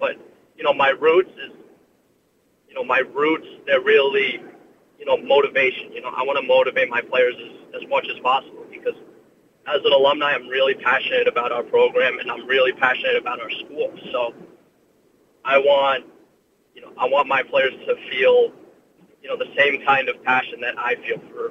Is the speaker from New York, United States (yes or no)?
yes; Rochester, New York, United States; I mean, I'm originally from Rochester, so, you know, my parents weren't too far away.